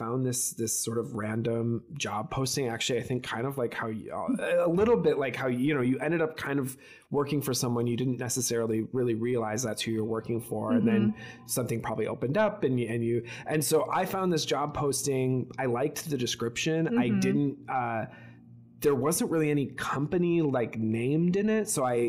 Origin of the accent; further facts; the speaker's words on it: Michigan, United States; So I grew up in Michigan. I grew up in rural Michigan.